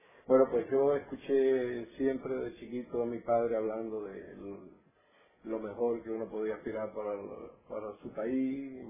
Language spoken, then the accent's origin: Spanish; Camagüey, Cuba; born or raised there; also born or lived in Holguín